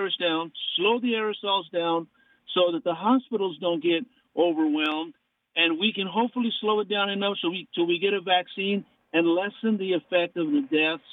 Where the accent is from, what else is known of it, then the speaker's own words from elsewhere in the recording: Las Vegas, Nevada, United States; I'm from here from Las Vegas. You know, we all wear our masks here.